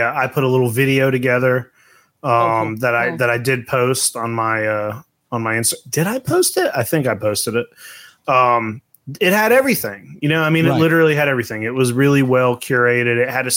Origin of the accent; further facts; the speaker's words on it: Connecticut, United States; born there; also born or lived in Georgia; I was born in Connecticut and I did a lot of back and forth between Georgia and Connecticut, but we were always flying.